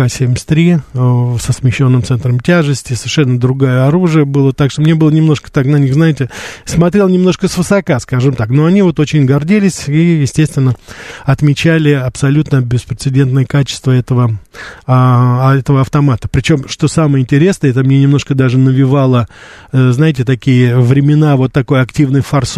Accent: Russia; узнавая, что я журналист из России

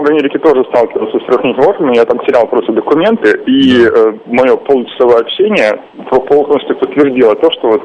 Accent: Russia; я вырос в России

